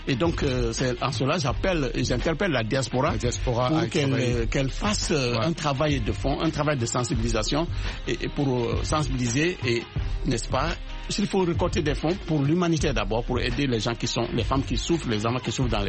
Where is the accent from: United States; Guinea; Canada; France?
Guinea; la Guinée, mon pays d'origine, c'est le petit Congo. Vous comprenez, en Afrique de l'Ouest.